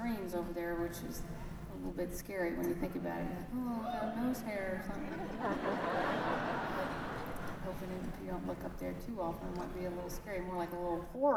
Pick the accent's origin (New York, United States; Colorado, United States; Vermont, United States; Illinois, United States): Illinois, United States; I'm from Illinois, so that's where he talks like.